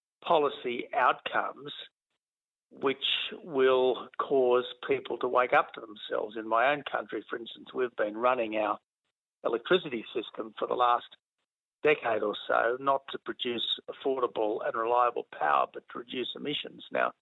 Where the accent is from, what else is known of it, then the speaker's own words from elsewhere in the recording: Australia; as an Australian who has lots of friends of Chinese background in Australia